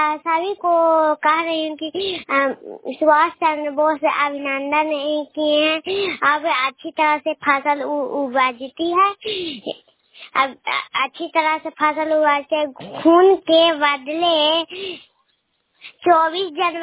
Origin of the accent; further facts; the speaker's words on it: Bihar, India; मैं नालंदा जिला की निवासी हूँ, मैं गुरैपुर पंचायत से बोल रही हूँ।